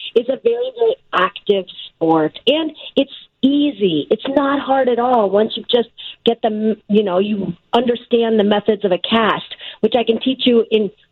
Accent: Midwest, United States; even though I grew up in the Midwest, I don't really like to catch and keep fish.

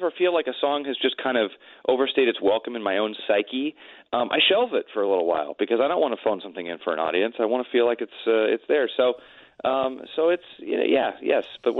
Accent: Los Angeles, California, United States; And I grew up in Los Angeles. This was hometown for me.

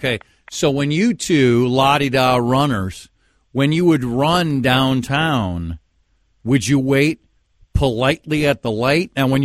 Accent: Golden Valley, Minnesota, United States; I mean, now I'm Team Golden Valley. That's my hometown, so I don't want you leaving Golden Valley

